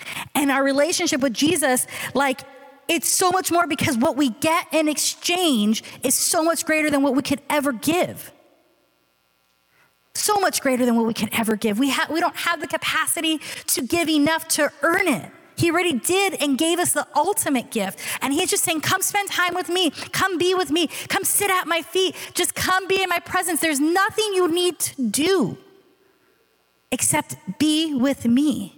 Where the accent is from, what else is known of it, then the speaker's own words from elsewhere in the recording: California, United States; And I was from California and I'm like, what's a Wisconsin?